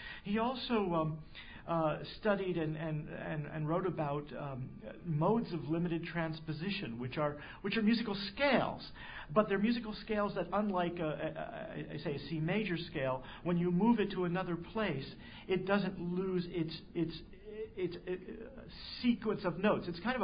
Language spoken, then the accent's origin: English; New Jersey, United States; now in Vermont, United States; 30-some years ago I came here to Vermont from New Jersey